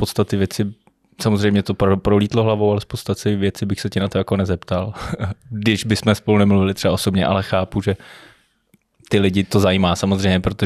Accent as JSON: {"language": "Czech", "town": "Děčín", "region": "Ústí nad Labem Region", "country": "Czechia", "said": "Jako já třeba pocházím z Děčína"}